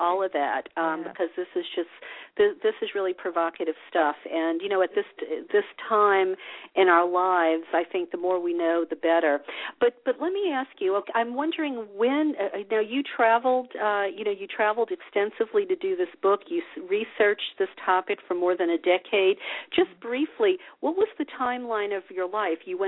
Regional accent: United States; not really the first thing we think about, I don't think, as American women.

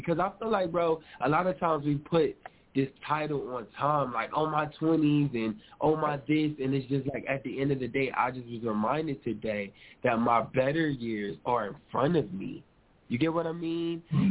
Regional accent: New Jersey, United States; And he's from Indiana. I'm from Jersey.

